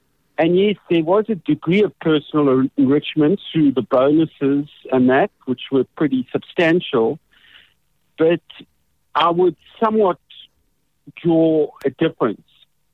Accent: KwaZulu-Natal, South Africa; I come from Natal

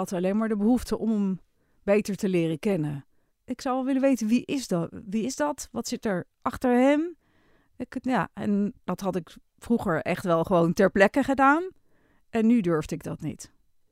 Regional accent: Amsterdam, North Holland, Netherlands; Ik ben verhuisd naar de Bollestreek. Ik kom oorspronkelijk uit Amsterdam, althans daar heb ik het grootste deel van mijn leven gewoond.

